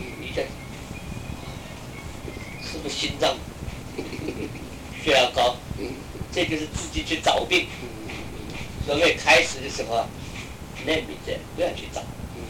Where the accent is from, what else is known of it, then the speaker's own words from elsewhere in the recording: China; 这个就观望，我们中国人叫望闻